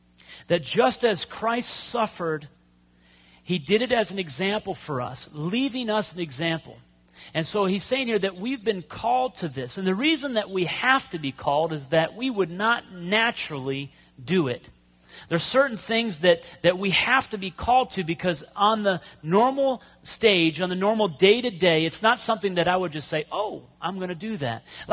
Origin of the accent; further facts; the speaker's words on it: Erie, Pennsylvania, United States; He was actually in my hometown in Erie, Pennsylvania, in a steel working place.